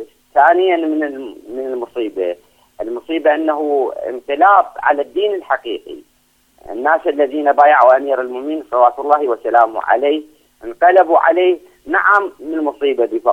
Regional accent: Iraq; المصائب التي تجري عندنا في العراق

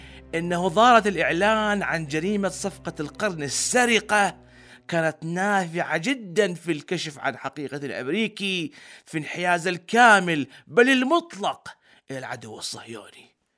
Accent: Iraq; في بلدنا العراق

